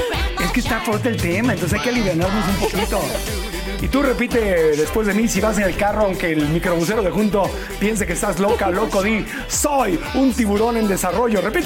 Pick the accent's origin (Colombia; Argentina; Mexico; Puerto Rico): Mexico; Tlalnepantla, State of Mexico; Soy de Tlanepantla, suena raro.